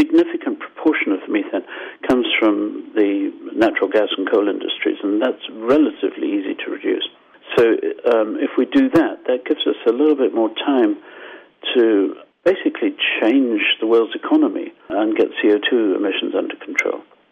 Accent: Harare, Zimbabwe; now in Canada; I'm Zimbabwean, as you probably got from my accent. Sorry, Zimbabwean Canadian, it's a mess. So I grew up with these fires, and in Harare in July, August, you choke.

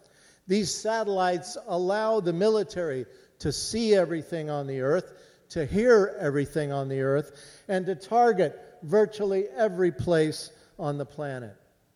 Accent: Bath, Maine, United States; the destroyers made in my hometown of Bath.

